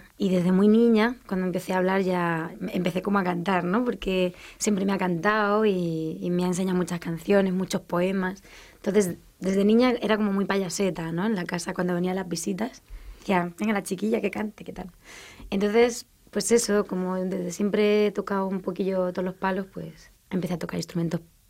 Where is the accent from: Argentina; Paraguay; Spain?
Spain; Albacete, Castilla-La Mancha; moved away as an adult; also born or lived in Murcia; Pues yo me fui de Albacete a Murcia a estudiar psicología y de hecho terminé la carrera.